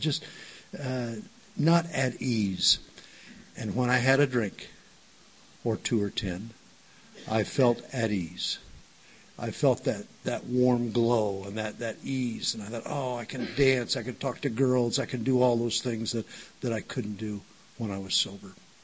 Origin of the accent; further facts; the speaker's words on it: Chula Vista, California, United States; As I mentioned, I grew up in the South Bay down in Chula Vista.